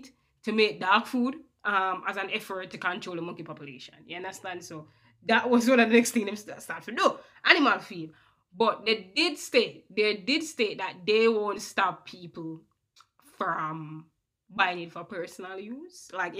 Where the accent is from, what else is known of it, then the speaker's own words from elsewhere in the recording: Jamaica; your fellow countrymen, you understand, as a Jamaican, I will blame Jamaicans for a few things.